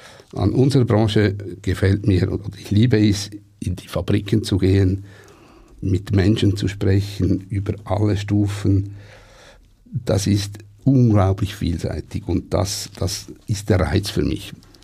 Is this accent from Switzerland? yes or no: yes; Switzerland; der Qualitätsanspruch, den wir als Schweizer haben.